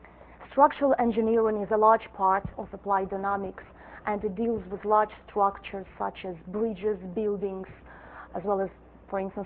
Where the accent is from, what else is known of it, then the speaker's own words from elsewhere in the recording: Russia; accent: Russian; English is a second language; And if you wonder about the origin of my accent, then it's Russian. And it's been, over the years, it's been gradually spoiled by British English, maybe partly Scottish.